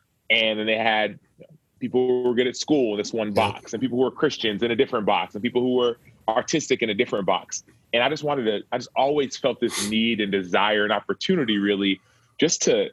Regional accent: Dallas, Texas, United States; born there; They were born and raised there, and they came to America in their early 20s. And I was born in Dallas, and I have two older sisters and a little brother.

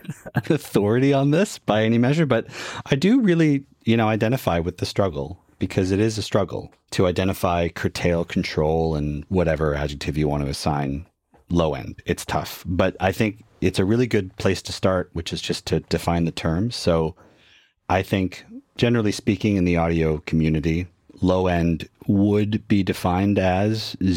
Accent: Canada; accent: Canadian; I'm Canadian.

